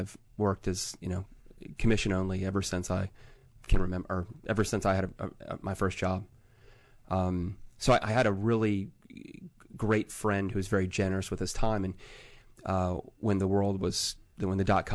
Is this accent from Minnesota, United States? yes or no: no; Roanoke, Virginia, United States; also born or lived in Charlottesville, United States; I'm from Roanoke. I was born in Charlottesville. My dad did his residency in Charlottesville, lived there till I was five, and spent the rest of my time in Roanoke until I went to college.